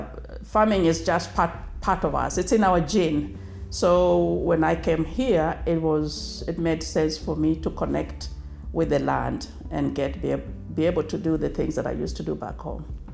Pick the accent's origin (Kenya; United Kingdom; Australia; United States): Kenya; moved away; I'm originally from Kenya. I think I've lived here for 42 years, and my parents were farmers. So we grew up on farm.